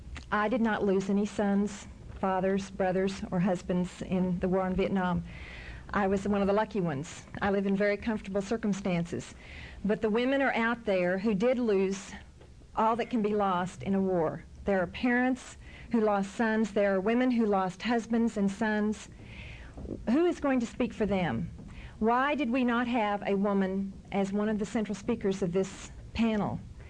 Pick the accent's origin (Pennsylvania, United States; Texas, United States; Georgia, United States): Texas, United States; Temple; I'm from Temple.